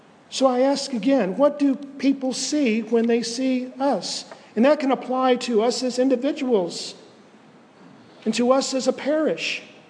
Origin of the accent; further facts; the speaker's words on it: Winter Haven, Florida, United States; When I grew up in Winter Haven, over in Central Florida